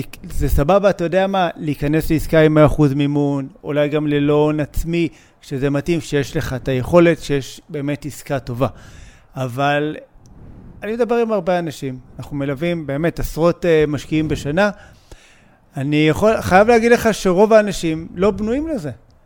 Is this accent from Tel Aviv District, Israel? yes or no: yes; Bat Yam, Tel Aviv District, Israel; אני בת ימי, אני גדלתי כל החיים, אמא שלי גרה בבת ים, אני מכיר את בת ים